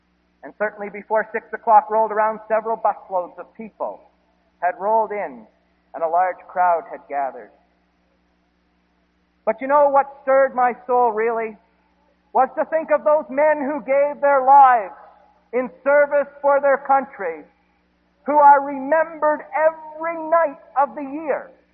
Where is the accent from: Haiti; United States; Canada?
Canada; being a Canadian